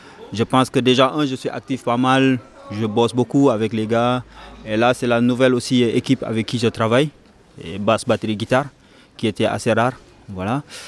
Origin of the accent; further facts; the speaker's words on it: Senegal; now in France; Je viens du Sénégal, j'ai fait un peu Bamako, du coup, je suis venu ici en 2011.